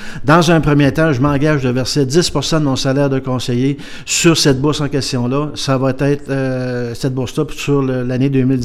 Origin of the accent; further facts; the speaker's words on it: Fermont, Quebec, Canada; also born or lived in Gagnon; Je suis natif de la région, je suis natif de Gagnon. J'ai déménagé à Fermont en 73. J'avais simplement 9 ans à l'époque. Et à part pour simplement, j'ai toujours resté à Fermont, à part une petite période, le temps d'aller faire mes études en génie civil.